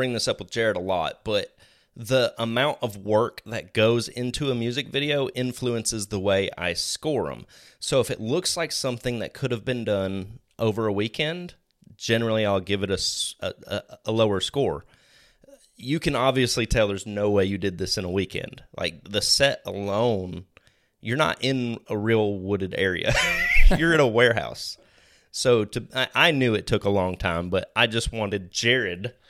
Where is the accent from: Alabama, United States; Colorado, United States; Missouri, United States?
Alabama, United States; I was about to say, we're from Alabama.